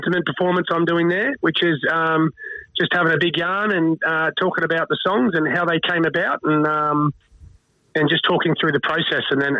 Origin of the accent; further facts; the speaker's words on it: Dubbo, New South Wales, Australia; born there; also born or lived in Brisbane; I'm a Dubbo. I was born in Dubbo, but hung around there for a few years, and then Mum and Dad moved and ended up in Brisbane.